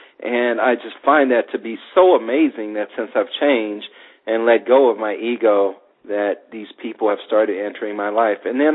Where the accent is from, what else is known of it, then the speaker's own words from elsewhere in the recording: Los Angeles, California, United States; I grew up in Los Angeles and, you know, very materialistic